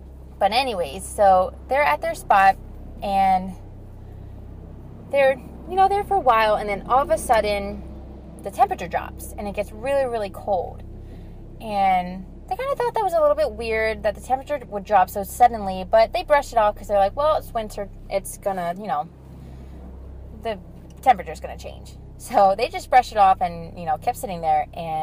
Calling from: Exton, Pennsylvania, United States; I'm calling from Exton, PA

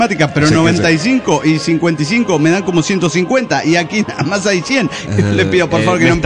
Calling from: Juliaca, Puno, Peru; de Juliaca, Perú.

